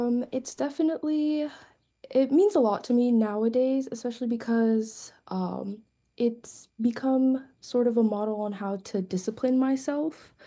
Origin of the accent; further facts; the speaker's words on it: Maryland, United States; so I'm originally from Maryland, and all my family's over there.